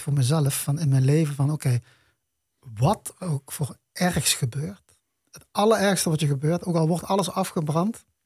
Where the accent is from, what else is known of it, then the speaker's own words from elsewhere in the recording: Venlo, Limburg, Netherlands; Omdat ik ben hier geboren, ben getogen.